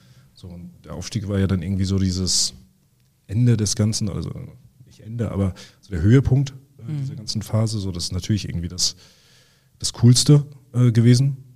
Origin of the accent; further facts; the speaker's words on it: Rostock, Mecklenburg-Vorpommern, Germany; als Rostocker logischerweise mit Hansa